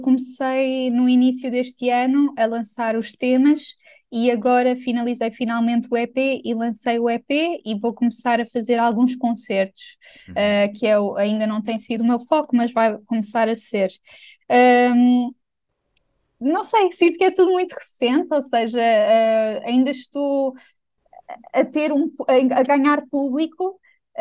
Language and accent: Portuguese; Portugal; accent: Portuguese; é super português, é como eu estou a falar neste momento e é o meu sotaque no meu dia a dia, digamos.